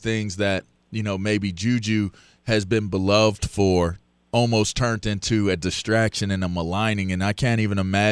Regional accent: Pittsburgh, Pennsylvania, United States; I'm from Pittsburgh, so I get how we are as fans.

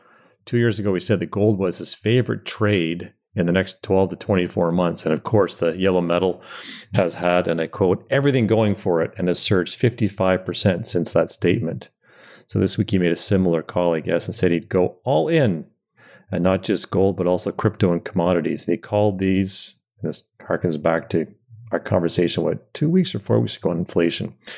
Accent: Lennoxville, Quebec, Canada; just going between houses on Clough Street in my hometown of Lenoxville.

